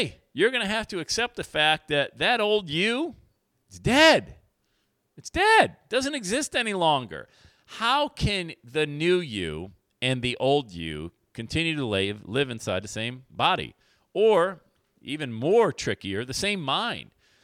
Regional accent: Buffalo, New York, United States; But the Buffalo Bills, where I grew up in the Buffalo area from my whole life

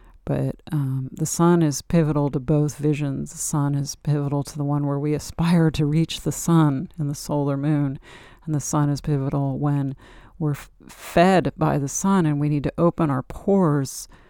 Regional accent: California, United States; I'm a Californian.

